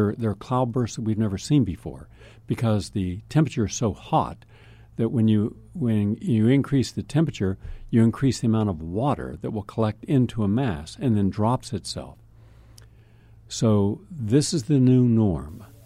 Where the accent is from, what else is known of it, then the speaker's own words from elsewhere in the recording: Upper Midwest, United States; Growing up in the Upper Midwest, just about like every lake there is covered in algae.